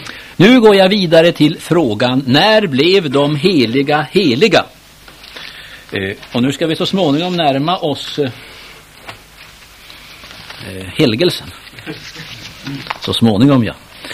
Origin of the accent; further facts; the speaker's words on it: Norrland, Sweden; Det har ju alltid slagit mig hemma i Norrland när jag var barn.